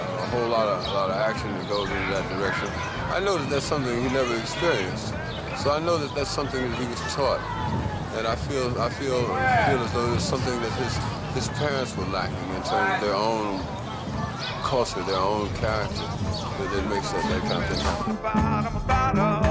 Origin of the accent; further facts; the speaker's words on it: Chicago, Illinois, United States; born there; But I was born in Chicago, born in Providence Hospital. And lived there for a couple of years.